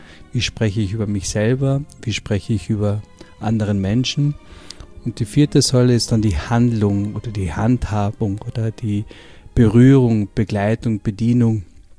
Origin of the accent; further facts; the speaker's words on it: Carinthia, Austria; ich komme aus Kärnten